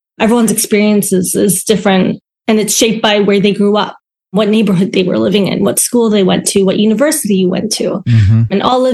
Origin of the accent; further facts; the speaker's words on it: Canada; I grew up in Canada, and Canada's very diverse as well.